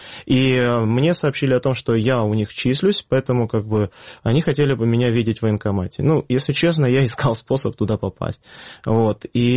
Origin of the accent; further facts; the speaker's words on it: Yevpatoria, Crimea, Ukraine; Я из Евпатории. Более 7 лет работал в Евпатории в администрации